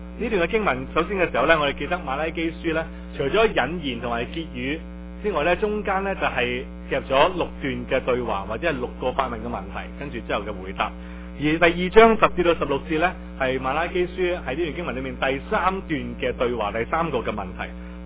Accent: China; 我哋系中国人

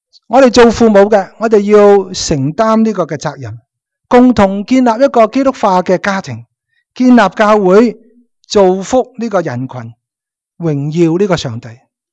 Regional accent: Hong Kong; now in North America; 我呢一代嘅父母，特别做爸爸男士，系好难嘅，系咪啊？我哋喺香港中国文化长大。

